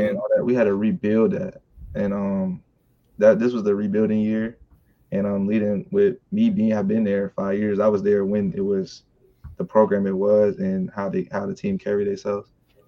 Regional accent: Virginia, United States; I'm from North Virginia. I went to Norby High School. Not the best type of area, you know.

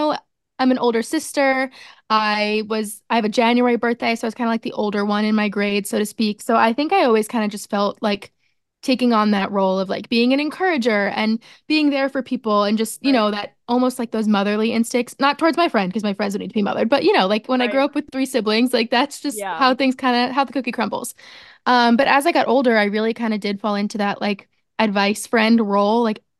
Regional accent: Long Island, New York, United States; But I am 24 years old. I'm from Long Island, New York

